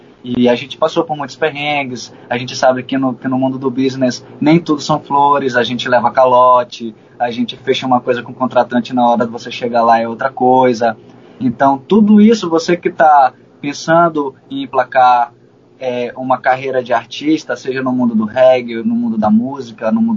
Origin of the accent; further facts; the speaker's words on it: São Luís, Maranhão, Brazil; moved away; Então eu sempre costumo contar que quando eu e meu irmão saímos de São Luís e fomos para Jericoacoara